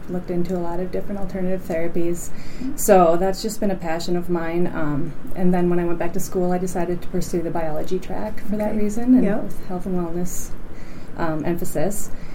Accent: Fergus Falls, Minnesota, United States; I'm from Fergus Falls originally. I've sort of moved around since I graduated, but this is where I'm settled now.

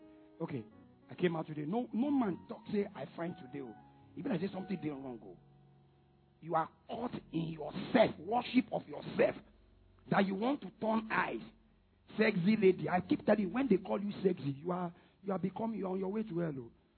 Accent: Northern Region, Ghana; Me, I grew up in the north. Me, I'm from Ghana. I'm from Ghana.

